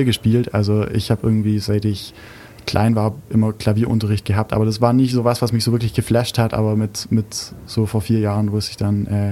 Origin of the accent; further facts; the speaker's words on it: Biberach, Baden-Württemberg, Germany; now in Freiburg, Germany; ich komme aus Biberach. Ursprünglich, jetzt wohne ich in Freiburg, aber ich komme aus Biberach.